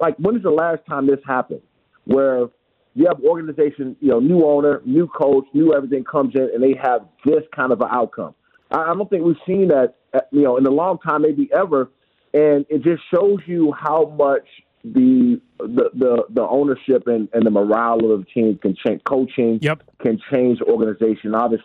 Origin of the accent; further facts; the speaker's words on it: Maryland, United States; Yeah, I'm from the area, man. I grew up in Peachtree County, Maryland, and I still got family in Maryland and Washington, D.C.